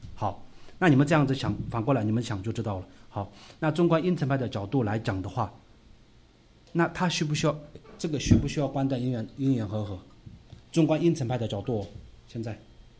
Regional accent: Tibet, China; 我是西藏人啊。

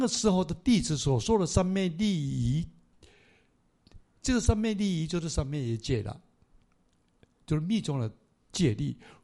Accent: Taiwan; 但是现在我们中国人，我们台湾人，他很喜欢呢

